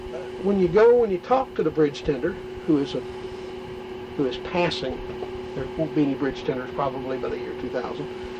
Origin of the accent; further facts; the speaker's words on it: Southern United States, United States; accent: Southern; I speak Southern and I am a Southerner.